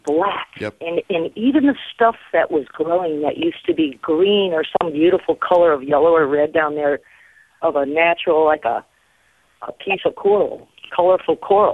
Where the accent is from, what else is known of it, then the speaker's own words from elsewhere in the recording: Fort Lauderdale, Florida, United States; now in Palatka, United States; I'm a third-generation Floridian, and I'm from the Fort Lauderdale area, born and raised down there, and Navy, my whole family's Navy